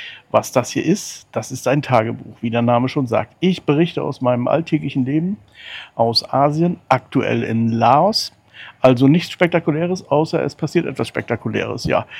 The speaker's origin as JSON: {"language": "German", "region": "East Germany", "country": "Germany", "tie": "born or raised there", "said": "Ich bin ja im Osten aufgewachsen"}